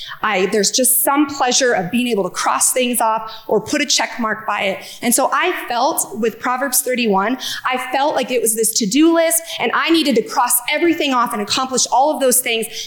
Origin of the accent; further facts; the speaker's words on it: Rapid City, South Dakota, United States; I grew up in Rapid City, South Dakota, in a strong Christian home where Christian morals and values were the norm.